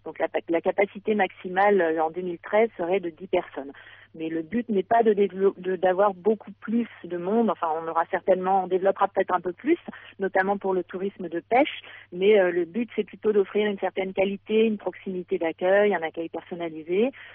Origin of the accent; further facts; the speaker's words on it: Mediterranean, France; now in Greenland; je suis française d'origine méditerranéenne